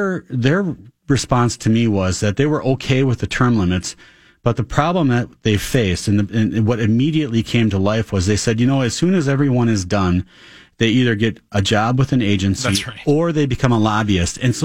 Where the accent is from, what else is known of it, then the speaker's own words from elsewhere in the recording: St. Louis Park, Minnesota, United States; now in Becker, United States; I live in Becker, Minnesota. I was born and raised in St. Louis Park. I went to Hopkins Lindbergh at the time.